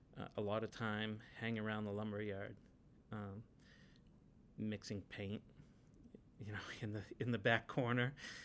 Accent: Bedford, Massachusetts, United States; I was raised in Bedford, which is the town next door to Concord.

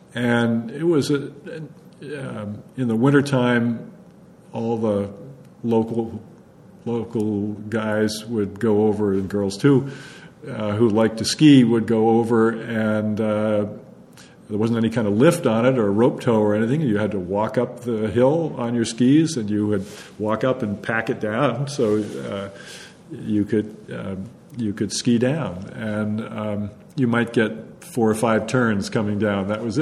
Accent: Concord, Massachusetts, United States; that was what growing up in Concord in the 1950s was like.

